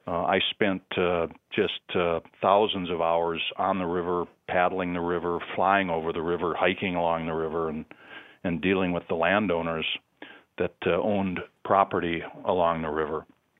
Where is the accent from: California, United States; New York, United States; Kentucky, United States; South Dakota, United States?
South Dakota, United States; Aberdeen; I grew up in Aberdeen